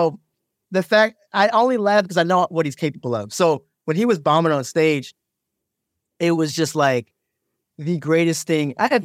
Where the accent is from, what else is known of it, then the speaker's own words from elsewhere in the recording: Maryland, United States; I live in Maryland. You know, I'm from Maryland.